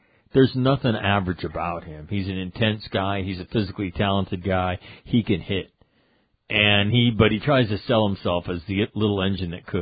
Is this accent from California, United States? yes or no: no; Boston, Massachusetts, United States; You know, we're both from Boston, and he's a funny guy, and I'm not as funny as him